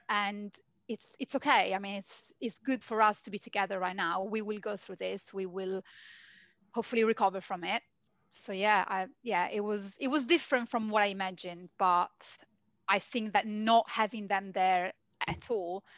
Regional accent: northern Italy, Italy; also born or lived in London; I had been living in London for nearly 10 years when I lost Luca. So, because I'm Italian, I'm from Northern Italy

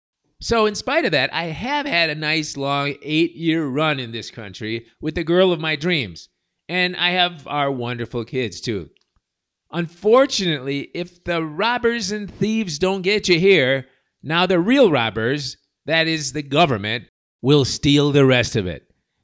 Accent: Serbia; She is Colombian, and I'm originally from Serbia.

